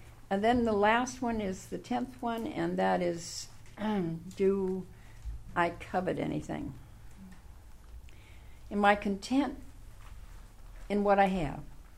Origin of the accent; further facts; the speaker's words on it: Oakland, California, United States; No, I grew up in Oakland. I went to Oakland High School. So we have changed tremendously.